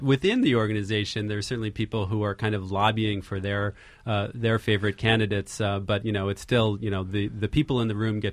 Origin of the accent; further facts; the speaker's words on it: New Jersey, United States; I'm from New Jersey, and so I'm used to the jeers about Christie and his weight and so forth.